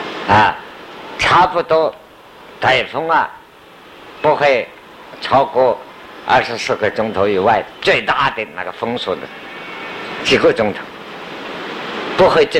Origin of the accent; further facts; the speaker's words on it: Hangzhou, Zhejiang, China; accent: Hangzhou dialect; 我讲土话就是杭州话